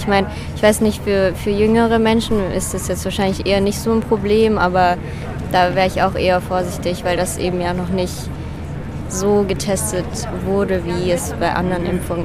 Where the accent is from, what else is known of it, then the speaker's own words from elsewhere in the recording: Herrenberg, Baden-Württemberg, Germany; now in Aachen, Germany; ich komme aus Herrenberg und ich bin hier auch öfters, also ich studiere auch in Aachen.